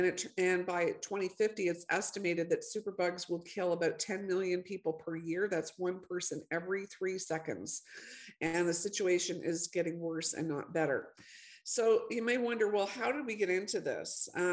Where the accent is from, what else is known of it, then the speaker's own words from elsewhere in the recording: Canada; I'm Canadian. Hi to all the Canadians joining us from my homeland.